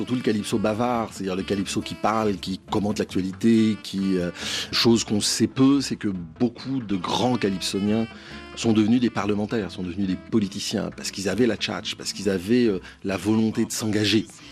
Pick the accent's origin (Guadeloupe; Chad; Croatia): Guadeloupe; moi je viens de la Guadeloupe